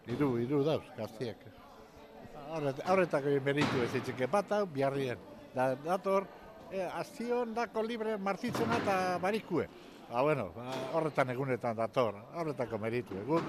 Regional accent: Bermeo, Basque Country, Spain; Bermiotarra

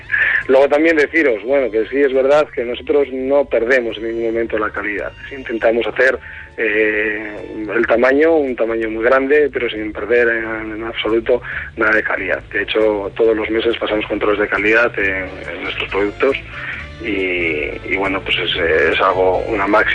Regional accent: Bilbao, Basque Country, Spain; en principio somos de casa, somos de Bilbao todos

